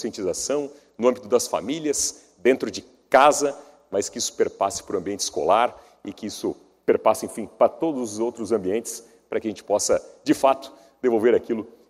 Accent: Blumenau, Santa Catarina, Brazil; Em Blumenau, de onde venho, não há, literalmente não há, nenhuma livraria

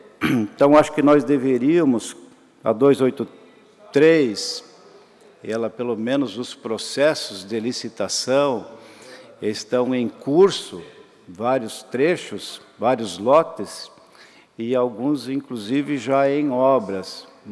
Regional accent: Santa Catarina, Brazil; porque como catarinense também, eu acho que é motivo de orgulho

